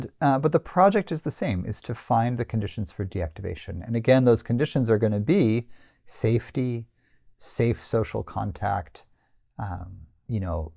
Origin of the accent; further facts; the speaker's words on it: United States; As an American man who grew up in the 80s, I kind of live there.